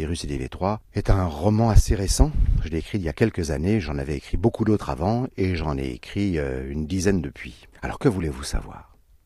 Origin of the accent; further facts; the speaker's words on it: Nouvelle-Aquitaine, France; Je viens du Périgord, d'un endroit qui s'appelle Le Flet. C'est un village entre Sainte-Foy-la-Grande et Bergerac. Donc c'est à 250-280 km d'ici.